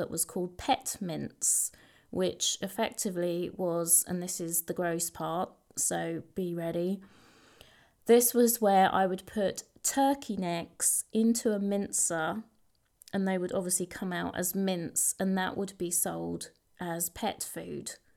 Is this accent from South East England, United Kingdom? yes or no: no; East of England, United Kingdom; accent: Essex; this inner voice just said to me, "This just ain't right." In my classic Essex accent.